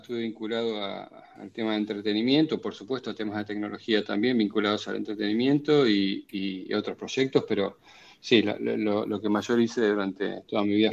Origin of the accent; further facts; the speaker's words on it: Bahía Blanca, Buenos Aires Province, Argentina; como yo soy de Bahía Blanca, no me costaba pedir algún contacto para llegar al intendente